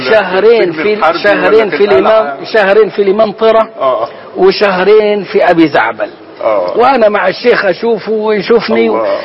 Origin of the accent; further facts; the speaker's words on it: Sohag, Sohag Governorate, Egypt; كان لسه أشرطة الشيخ ما نزلتش الصعيد وأنا من أبناء سوهاج